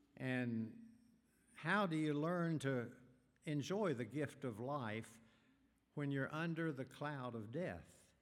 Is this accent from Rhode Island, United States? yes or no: no; Huntington, West Virginia, United States; But this congregation is a fine congregation in my hometown. It's not the congregation I grew up in, but they're just across the Big Sandy River out of Kentucky into West Virginia in the west end of Huntington.